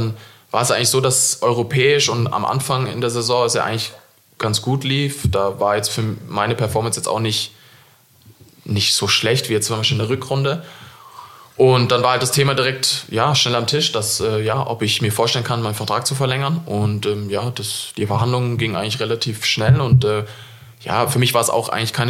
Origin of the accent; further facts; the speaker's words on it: Munich, Bavaria, Germany; now in St. Gallen, Switzerland; Ich bin ja nah von wo ich herkomme, aus München. Meine Familie ist ja nah